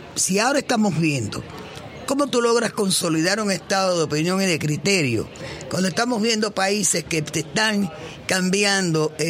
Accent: Cuba; como cubanos

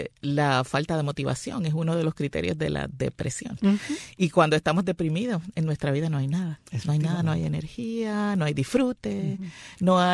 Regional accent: San Juan, Puerto Rico; also born or lived in Carolina; Y me crié entre Santurce, la ciudad de los cangrejeros, para los que conocen mi Isla del Encanto, y Country Club, que es una urbanización de Carolina. Ahí fue que me formé. Todos mis estudios los hice allí.

